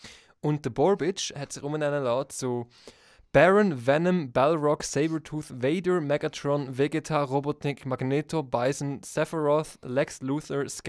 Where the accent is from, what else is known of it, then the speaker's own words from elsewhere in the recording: Switzerland; bei uns in der Schweiz